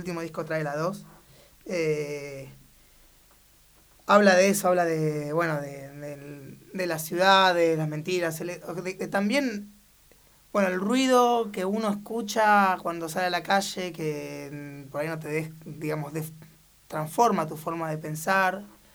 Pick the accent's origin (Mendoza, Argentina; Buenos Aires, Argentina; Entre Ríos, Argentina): Buenos Aires, Argentina; Yo me crié en Buenos Aires y siempre viví, de hecho, creo que desde el año 92 vivo sobre la calle Corrientes, en diferentes lugares, pero sobre la calle Corrientes.